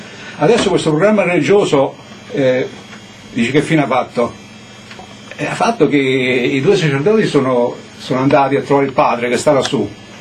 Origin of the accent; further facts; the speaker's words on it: Naples, Campania, Italy; Io sono napoletano